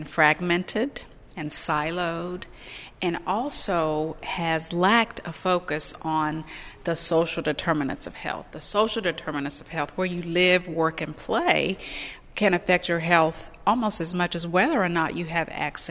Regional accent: Bluefield, West Virginia, United States; now in Atlanta, United States

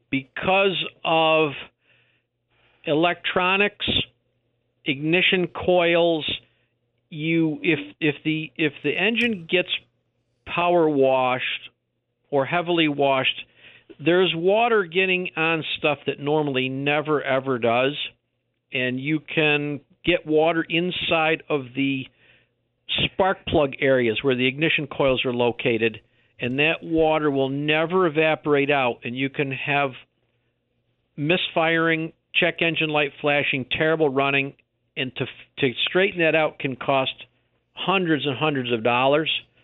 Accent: East Hoosick, New York, United States; when I grew up out in East Hoosick

